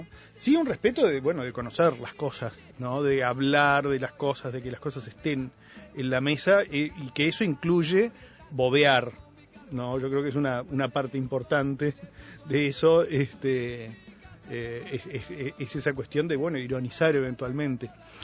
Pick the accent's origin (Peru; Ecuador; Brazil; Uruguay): Uruguay; como uruguayo